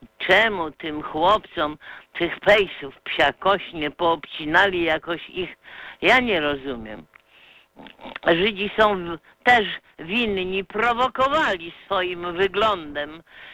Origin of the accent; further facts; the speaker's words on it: Grodno, Grodno Region, Belarus; Pochodzę z Grodna, proszę panów. To było miasto w nieomalże 60% zamieszkałe przez Żydów.